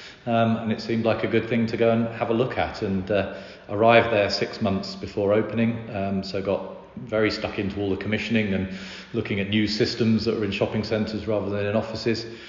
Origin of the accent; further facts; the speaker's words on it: Tring, East of England, United Kingdom; also born or lived in Buckinghamshire; Well, started off born and bred in Tring, really, in Hertfordshire. Moved over to Buckinghamshire, literally on the border